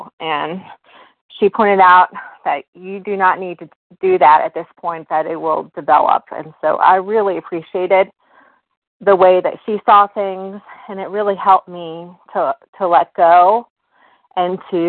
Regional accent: Virginia, United States; I'm from Virginia.

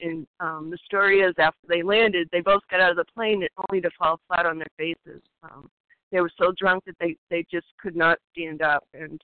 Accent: Maine, United States; accent: Maine; you say sober from, I say soba because I'm from Maine.

